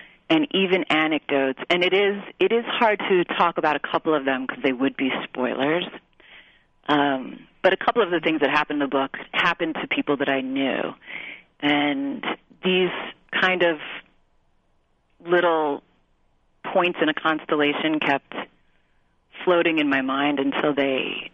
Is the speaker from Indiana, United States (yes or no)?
no; New York, United States; I grew up on Long Island, and I would go into the city a lot.